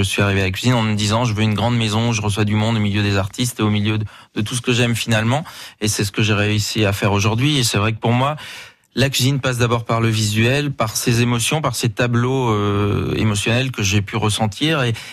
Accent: Giverny, Normandy, France; Oui, alors moi, j'ai grandi à Giverny, enfin juste à côté.

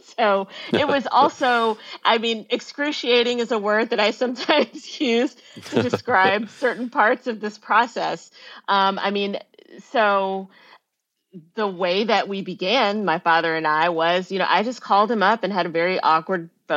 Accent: Memphis, Tennessee, United States; growing up in Memphis, had developed this early consciousness of the need for Black liberation

